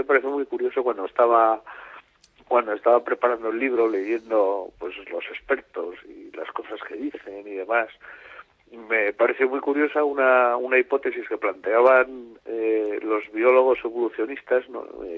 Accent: Bilbao, Basque Country, Spain; porque nosotros, bueno, yo soy de Bilbao, ¿no?

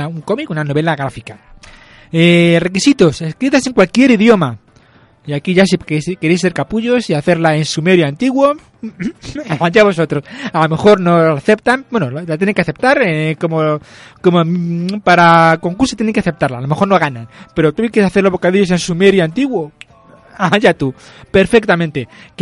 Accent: Totana, Region of Murcia, Spain; yo soy de Totana, Murcia. No hay ningún problema.

